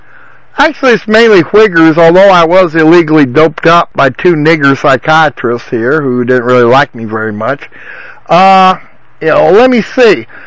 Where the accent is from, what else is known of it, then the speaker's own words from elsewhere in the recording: South Dakota, United States; I was born and raised in Central South Dakota